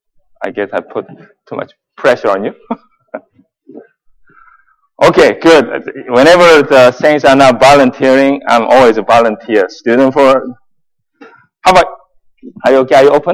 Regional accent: Columbus, Ohio, United States; also born or lived in California; So I'm from Columbus, Ohio. So I used to live in California. And people ask me, where is Columbus?

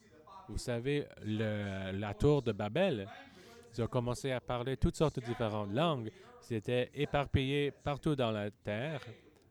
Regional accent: Hong Kong; Moi, je suis Chinois d'Hong Kong.

